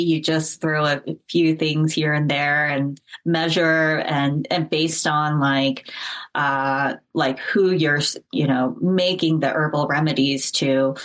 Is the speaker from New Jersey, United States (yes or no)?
no; Dallas, Texas, United States; was born and raised in Dallas, Texas. And, you know, one of the few kind of Asians in Dallas at that time.